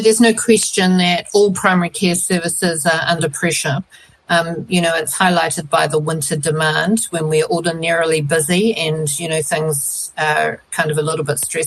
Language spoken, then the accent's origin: English; Tonga; my home country of Tonga. Have been incredibly blessed to be able to work back at home and to serve my community in Tonga as well as in New Zealand.